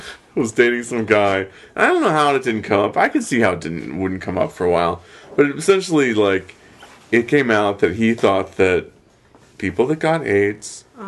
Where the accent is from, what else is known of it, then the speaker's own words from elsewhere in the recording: Virginia, United States; I'm from Virginia. Like I went to JMU